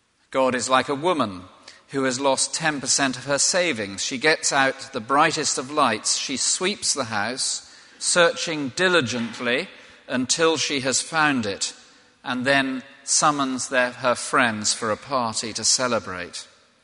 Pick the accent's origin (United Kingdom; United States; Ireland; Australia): United Kingdom; England; I'm English. Look at my, well, I am English, actually